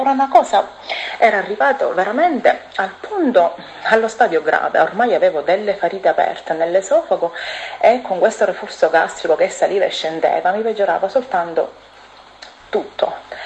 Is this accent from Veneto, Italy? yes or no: no; Casteltermini, Sicily, Italy; Sono da Castel Termini e frequento la chiesa, la parola della fede, dove ministra il pastore Mario Cozzi.